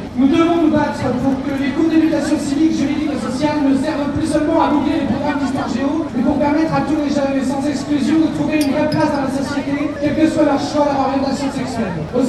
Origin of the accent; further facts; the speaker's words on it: Segré, Pays de la Loire, France; Je viens de Segré